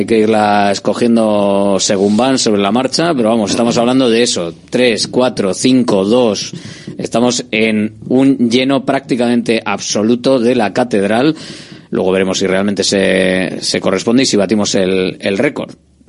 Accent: Bilbao, Basque Country, Spain; Somos de Bilbao.

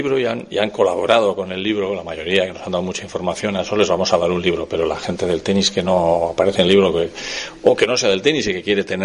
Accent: Bilbao, Basque Country, Spain; porque no somos tan chulitos, aunque somos de Bilbao

